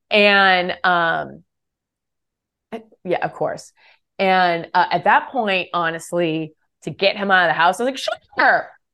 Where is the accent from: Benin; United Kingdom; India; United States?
United States; West Coast; I'm not from here. All my family is on the East Coast and I'm from the West Coast.